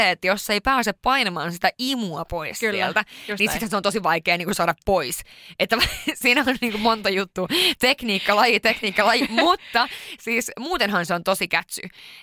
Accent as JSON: {"language": "Finnish", "country": "Sweden", "tie": "born there", "said": "okei, mä oon syntynyt Ruotsissa"}